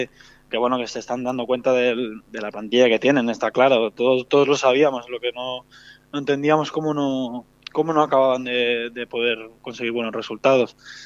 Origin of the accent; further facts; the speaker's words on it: Tarragona, Catalonia, Spain; yo vengo de Tarragona también